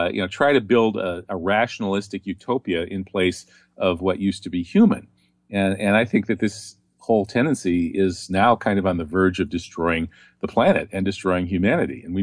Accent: Wisconsin, United States; I'm from Wisconsin, where we cheer for the Green Bay Packers football team.

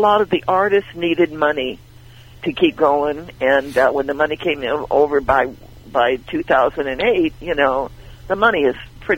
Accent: San Luis Obispo, California, United States; I was born and raised in San Luis Obispo.

